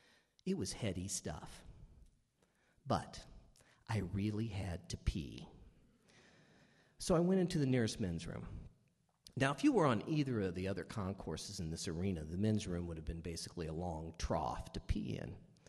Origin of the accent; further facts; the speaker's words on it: Kansas City, Missouri, United States; the Republicans held their national convention in Kansas City, Missouri, my hometown.